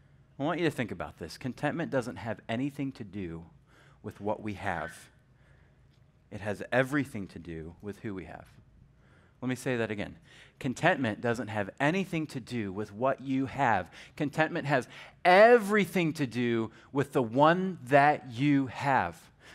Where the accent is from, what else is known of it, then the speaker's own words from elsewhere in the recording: Charlotte, North Carolina, United States; I'm from Charlotte. I live there right now, and we get trends about 17 years after you guys start them